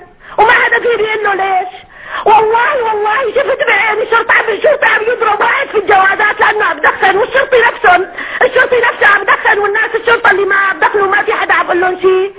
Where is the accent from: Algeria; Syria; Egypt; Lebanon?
Syria; Aleppo, Aleppo Governorate; والله يا شيخ نحن انا سورية من حلب